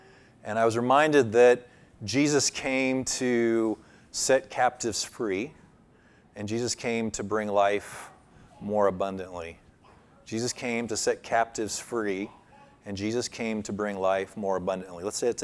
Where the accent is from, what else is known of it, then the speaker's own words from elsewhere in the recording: Columbus, Ohio, United States; he had it over his workbench in our basement growing up in Columbus, Ohio.